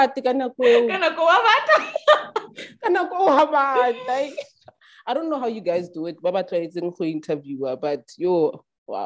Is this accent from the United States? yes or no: no; Katlehong, Gauteng, South Africa; I am from Katlehong, a vibrant township, a very cool township east of Johannesburg.